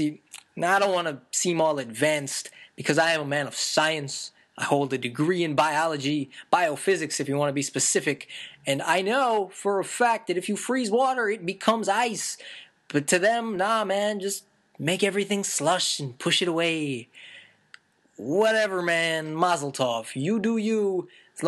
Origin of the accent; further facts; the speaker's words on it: Canada; because it's January and I'm Canadian and I shouldn't be expecting anything but cold